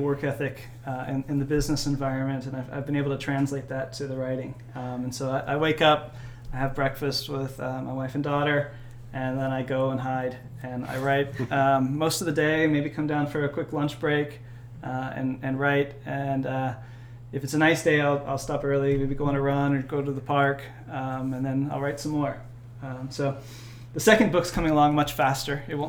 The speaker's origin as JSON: {"language": "English", "region": "North Carolina", "country": "United States", "tie": "born there", "also_born_or_lived": "Georgia", "said": "So I was born in North Carolina, okay. But I lived kind of half and half North Carolina and Georgia"}